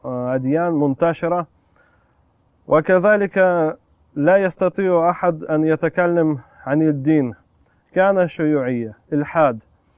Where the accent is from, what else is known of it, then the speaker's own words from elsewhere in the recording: Russia; born there; Arabic is a second language; أصلا أنا كنت مولود في روسيا، مولود في روسيا في منطقة ما كان فيها الإسلام، ما كان فيها إسلام أصلا، يعني كان فيه بعض مسلمين ولكن الإسلام غير منتشر، خاصة في أيام الشيوعية.